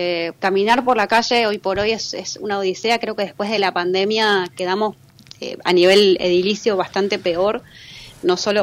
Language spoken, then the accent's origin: Spanish; San Juan, Argentina; Yo soy de San Juan, nací en San Juan, en la provincia de San Juan.